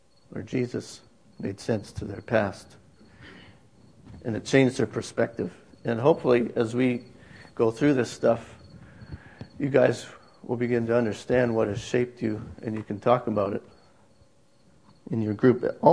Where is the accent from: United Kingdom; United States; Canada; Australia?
Canada; Ontario; I grew up in northwestern Ontario, in an area known as the Canadian Shield.